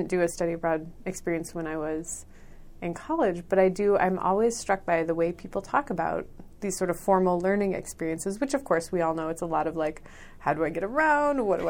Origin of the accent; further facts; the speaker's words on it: Denver, Colorado, United States; And I grew up in Denver. It's not like I wasn't familiar with cities